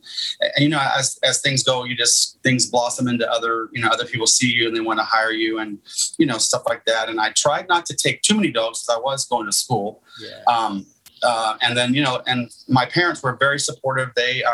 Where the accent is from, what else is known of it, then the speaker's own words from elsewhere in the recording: Dallas, Texas, United States; In Dallas, Texas area. Okay. Yeah. I've always lived in this area.